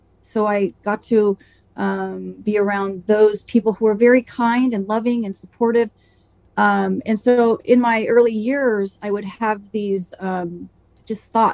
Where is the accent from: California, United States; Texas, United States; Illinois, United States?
California, United States; Saratoga; now in Pensacola, United States; I live in Pensacola, Florida, I'm from Saratoga, California, I grew up in a nice town and near the mountains and spent a lot of time camping